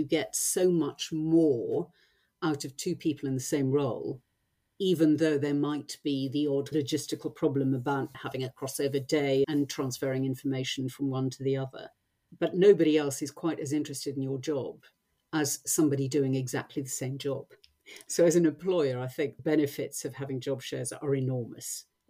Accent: South Africa; As a South African, I'm very direct.

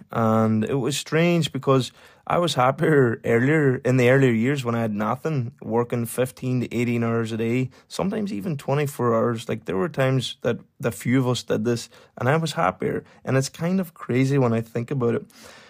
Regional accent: Ulster, Ireland; accent: Donegal; they didn't understand my Donegal accent.

